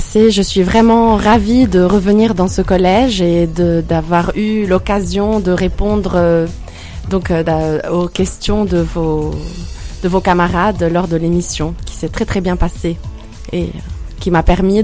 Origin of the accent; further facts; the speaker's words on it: Lebanon; parce que je suis libanaise. Donc je viens du Liban qui a connu malheureusement beaucoup de guerres et moi-même je suis née en pleine guerre civile.